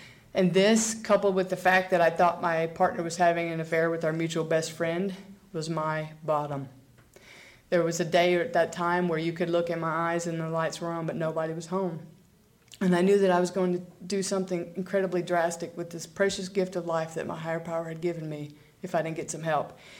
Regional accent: the South, United States; because I grew up in the South

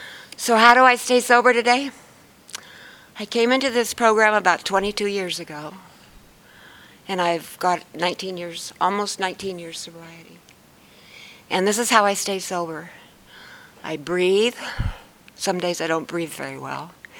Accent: Tustin, California, United States; from Tustin. Moved up here about 3 years ago

